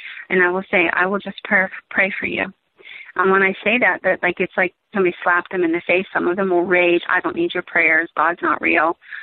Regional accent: Pennsylvania, United States; I'm from Pennsylvania, and we have the Brockers and the witches and all that stuff that came from the Amish and what have you.

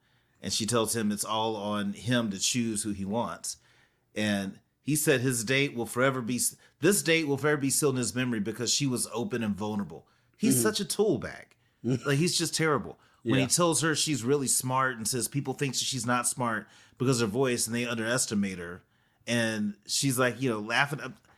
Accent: San Antonio, Texas, United States; I'm from San Antonio, and so I've met a lot of military folks.

